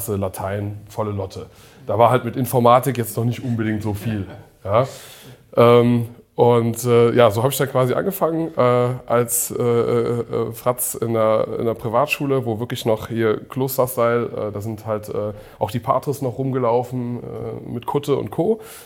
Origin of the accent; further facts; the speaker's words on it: Lagos, Nigeria; Also ich bin 81 in Lagos in Nigeria geboren, was auch kaum jemand weiß. Das ist so eine der größten Städte der Welt.